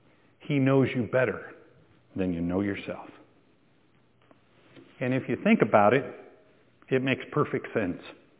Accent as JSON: {"language": "English", "region": "Midwest", "country": "United States", "tie": "born or raised there", "said": "You guys know I was raised in the Midwest. We were taught never to go outside when it was quiet like that."}